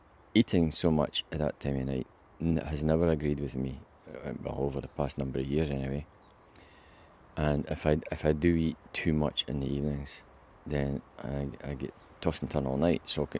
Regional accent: Bathgate, Scotland, United Kingdom; I know I'm from Bathgate. Bathgate's my parish

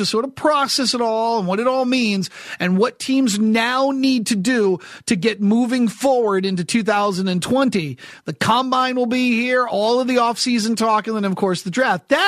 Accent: New England, United States; Now, I grew up in New England, and man, Red Sox moving day was a big deal

